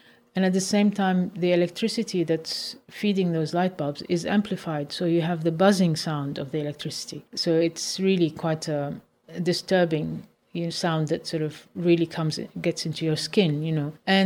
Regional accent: Lebanon; I come from an embattled background, you know, I come from Lebanon, my parents are Palestinian

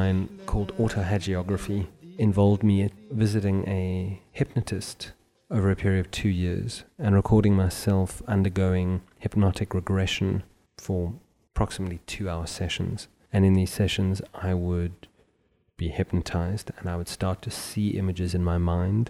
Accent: South Africa; my experience growing up in South Africa. As a white male growing up in South Africa

